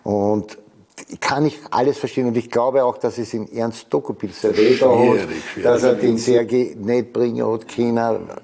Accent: Vienna, Austria; als Wiener haben wir sich ja 2 Jahre lang häkeln lassen müssen von den Salzburger

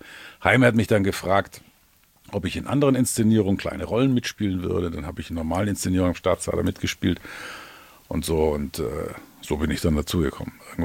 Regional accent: Stuttgart, Baden-Württemberg, Germany; also born or lived in Hamburg, Germany; ich bin groß geworden in Stuttgart, ja, war zwischendurch 3 Jahre im Internat am Bodensee, dann war ich in Hamburg auf der Schauspielschule, dann Trier, Bern, Tübingen, Saarbrücken, da war ich zuletzt am Staatstheater

